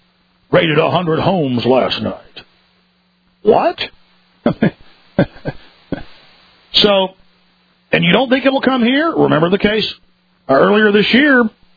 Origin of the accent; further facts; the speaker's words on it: Dallas, Texas, United States; I can't tell you how many times growing up in Dallas I had Hispanics and blacks call me, you know, different slangs for whites.